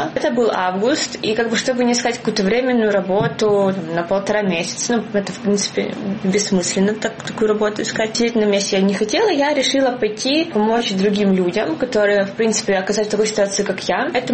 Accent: Luhansk, Luhansk Oblast, Ukraine; то, что я из Луганска, пришла в госпиталь к военным.

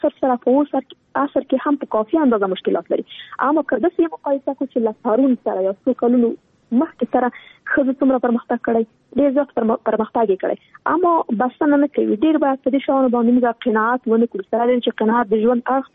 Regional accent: Afghanistan; نن ورځ موږ څومره کلونه کېږي چې په افغانستان کې جګړه روانه ده زه خو شخصا په جګړه کې پیدا شوی یم دا په جګړه کې رالویا شولم

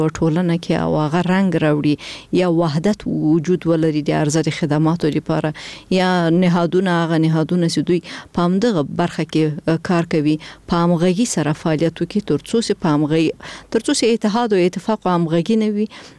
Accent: Afghanistan

